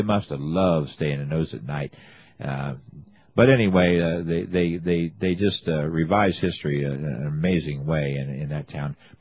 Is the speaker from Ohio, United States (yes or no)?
yes; Ohio, United States; you know, I'm originally from Ohio, but I'm live south of Mason-Dixon line now.